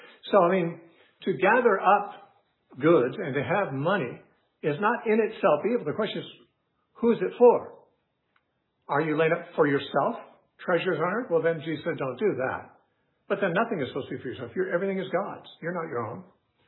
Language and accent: English; United States; On the other hand, because I'm an American, I do have money come in.